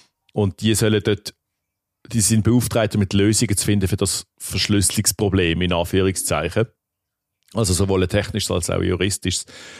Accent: Hungary; das darf ich als Ungar sagen.

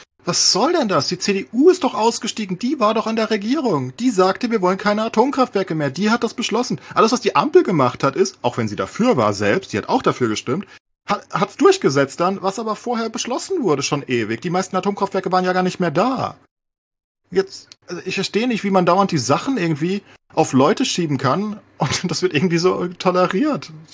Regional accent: Frankfurt, Hesse, Germany; born there; ich bin ja Frankfurter, gebürtiger, ne?

